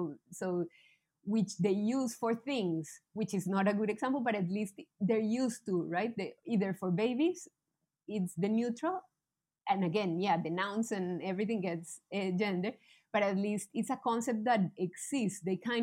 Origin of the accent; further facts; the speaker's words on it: Colombia; first language Spanish; English is a second language; I am from Colombia. I was born in Colombia and we speak Spanish